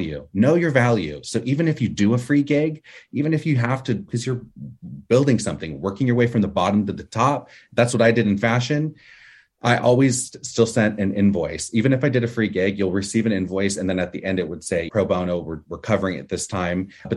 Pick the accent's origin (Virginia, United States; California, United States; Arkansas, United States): California, United States; I had a leg up because I grew up in Los Angeles or Orange County, but Los Angeles is 45 minutes to an hour away.